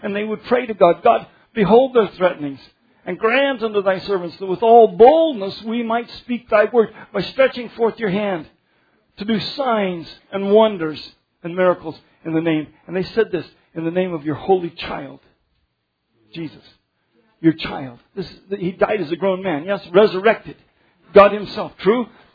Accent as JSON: {"language": "English", "region": "Colorado", "country": "United States", "tie": "born or raised there", "said": "When I was growing up in Colorado, a man kidnapped a young woman."}